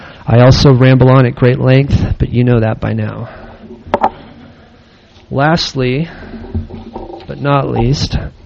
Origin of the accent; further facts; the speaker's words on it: Corona, California, United States; I'm from Corona, California, where I live with my wife, Amy, and my three children.